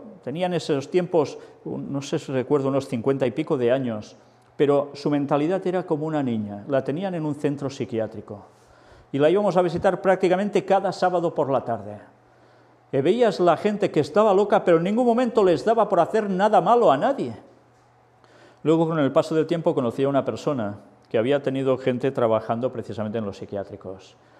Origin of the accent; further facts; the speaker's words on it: Barcelona, Catalonia, Spain; profesor de comunicación. Tengo 50 años, soy barcelonés.